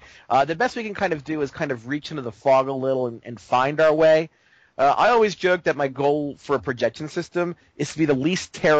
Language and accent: English; Baltimore, Maryland, United States; now in Ohio, United States; I'm from Baltimore, but I'm in Ohio.